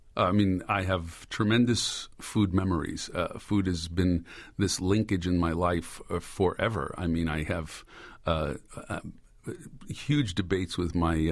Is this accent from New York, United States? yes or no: yes; Brooklyn, New York, United States; In Brooklyn, in Bensonhurst, working class, middle class neighborhood with we had a house with a backyard